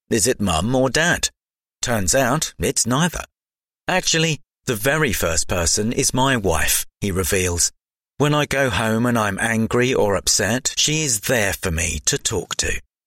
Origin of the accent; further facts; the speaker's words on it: Portugal; my father works for my hometown council back in Portugal.